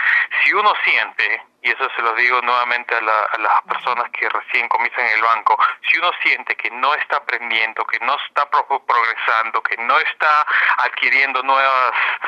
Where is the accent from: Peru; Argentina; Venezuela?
Peru; moved away; yo crecí en Perú en los fines de los 80, principios de los 90, que fue una época muy complicada para Perú.